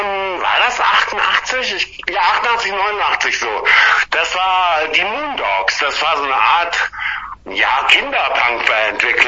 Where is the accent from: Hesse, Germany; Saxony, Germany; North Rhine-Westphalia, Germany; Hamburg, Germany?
North Rhine-Westphalia, Germany; Düren; die One-Man-Punk-Band aus Düren, Nordrhein-Westfalen.